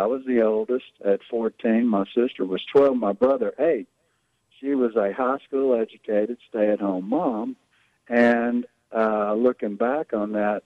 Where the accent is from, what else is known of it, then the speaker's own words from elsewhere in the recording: Shreveport, Louisiana, United States; when I grew up here in Shreveport, I grew up in a little neighborhood called Shreve Island on a street called East River Road.